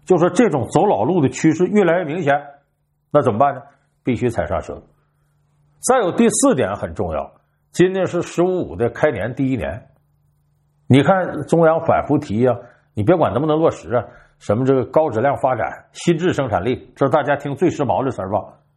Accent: Northeast China, China; 你看我的老家东北有很多的这个地方的县城或者是县级市

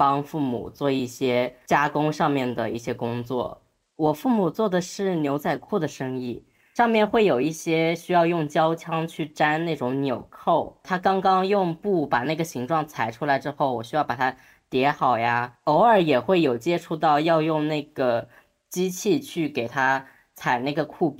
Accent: southern China, China; 我来自于南方的一个农村地区，我的父母是农民工

